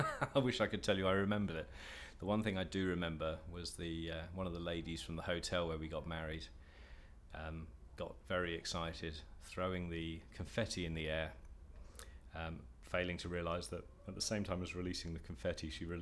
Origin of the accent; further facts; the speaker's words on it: Isle of Wight, South East England, United Kingdom; also born or lived in Stevenage / London / Berkshire / Hungary; I was born in Stevenage in Hertfordshire. I grew up on the Isle of Wight, moved to London, and then left London for Berkshire, following which I've travelled all over the world, spent years living outside in Hungary, South Africa, Hong Kong, China, Japan, and America